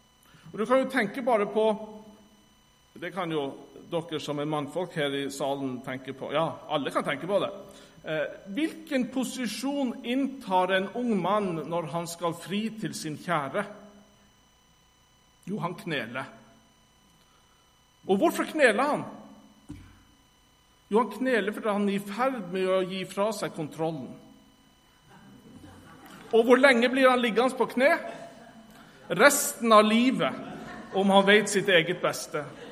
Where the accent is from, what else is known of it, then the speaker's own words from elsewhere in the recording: Sommarøy, Troms, Norway; Hjemme på Sommerøya i gamle kirker der, så pleide vi å knele av og til.